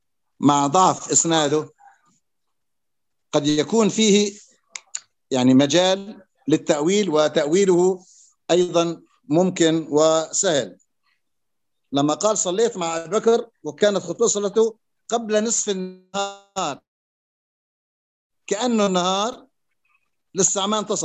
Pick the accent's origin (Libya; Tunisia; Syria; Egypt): Syria; نحن عندنا بسوريا مثلا الأذان الرسمي